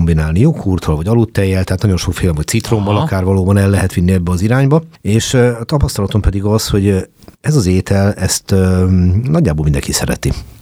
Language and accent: Hungarian; Hungary; én magyar vagyok